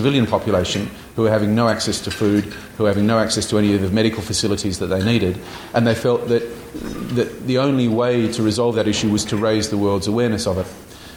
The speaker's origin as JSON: {"language": "English", "country": "Australia", "said": "I am an Australian."}